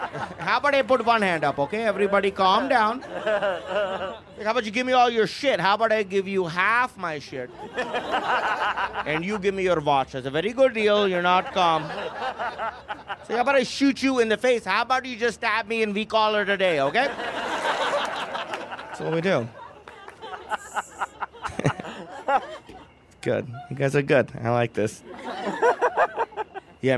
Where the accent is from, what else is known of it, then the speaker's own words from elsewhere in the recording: India; I was like, really, bro? You're British. And I'm Indian.